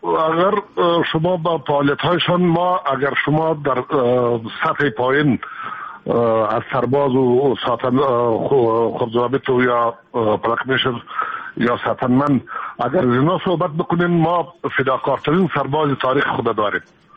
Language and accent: Persian; Afghanistan; همه ما افغان هستیم،